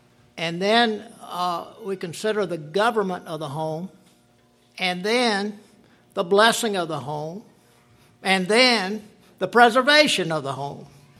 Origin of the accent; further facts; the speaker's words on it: the South, United States; Number one, I'm a Southerner. Number two, I'm 65 years old.